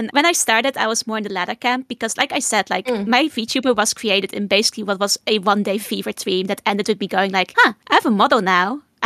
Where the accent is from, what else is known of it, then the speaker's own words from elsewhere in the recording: Netherlands; accent: mix, mostly Dutch; also born or lived in England; I was born in the Netherlands. Mm-hmm. I've lived there most of my life. Mm-hmm. Though I actually have a dual nationality. Mm. My mother is British. I also spent some time in England at a boarding school when I was growing up, which is why my accent is such a mix.